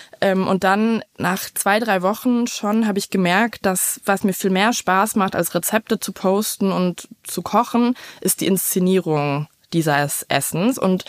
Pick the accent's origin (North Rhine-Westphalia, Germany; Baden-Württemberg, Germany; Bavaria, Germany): North Rhine-Westphalia, Germany; now in Berlin, Germany; ich bin jetzt seit 5 Jahren in Berlin-Neukölln und bin aufgewachsen in NRW, häufig umgezogen, deswegen kann ich immer nicht so eine ganze Heimatstadt nennen.